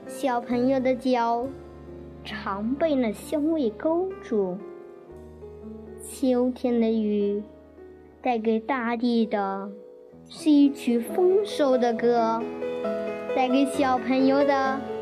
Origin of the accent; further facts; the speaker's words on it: Hangzhou, Zhejiang, China; 我今年9岁了，我来自杭州市余杭区育才县小学。